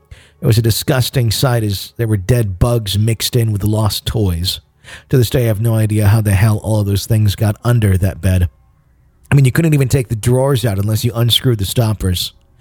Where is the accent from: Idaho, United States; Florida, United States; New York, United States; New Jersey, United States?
Idaho, United States; So I'm from Idaho and was around 8 years old at the time.